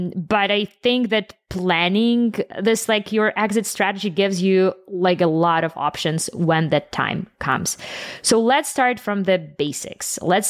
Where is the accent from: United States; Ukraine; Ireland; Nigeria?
Ukraine; also born or lived in Toronto; I'm an outsider. I'm like from Ukraine, lived in Toronto for a bit